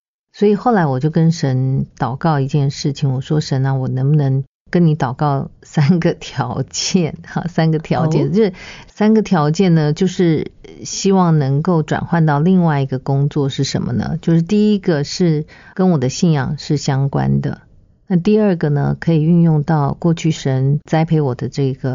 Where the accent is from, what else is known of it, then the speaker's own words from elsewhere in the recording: Taiwan; 所以呢，我们从小的时候是在眷村里面长大的